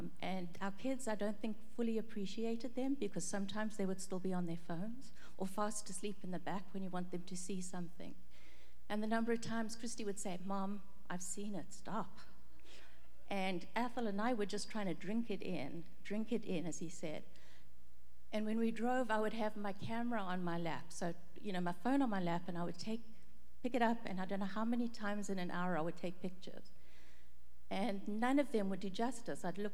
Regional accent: South Africa; now in United States; growing up in South Africa, it's very much an outdoors climate. So you grow up and you get to appreciate nature. Then you come to the States

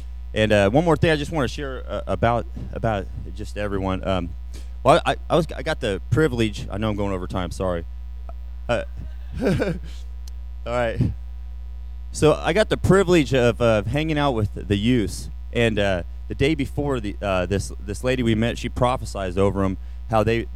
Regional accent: Kansas City, Missouri, United States; hey, you know, we're from Kansas City

